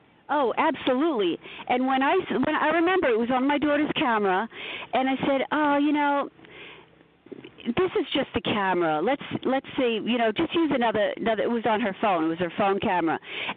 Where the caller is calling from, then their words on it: Long Island, New York, United States; I'm calling from Long Island, New York.